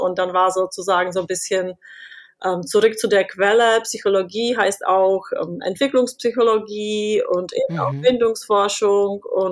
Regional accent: Czechia; moved away as an adult; now in Germany; ich bin selber eben in Tschechien geboren und aufgewachsen und bin dann zum Studium nach Deutschland gekommen und bin dann halt hier auch geblieben.

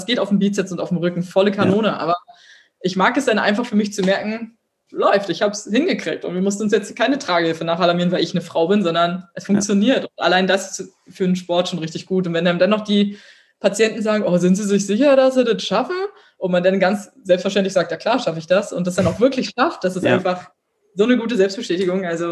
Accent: Berlin, Germany; ich komme aus Berlin, ich habe eine große Fresse

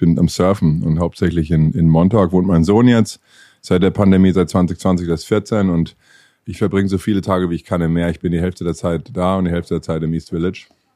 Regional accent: Höchstadt, Bavaria, Germany; moved away; ich bin aus Höchstadt, so 30 Kilometer, 25 Kilometer außerhalb Nürnbergs, aufgewachsen. Und habe da bis 94 gewohnt.

